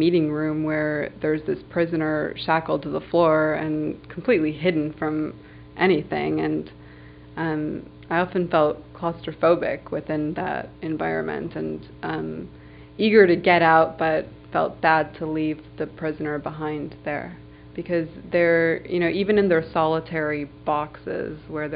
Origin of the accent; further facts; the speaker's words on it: United States; They didn't believe that I could possibly be Muslim because I was raised in America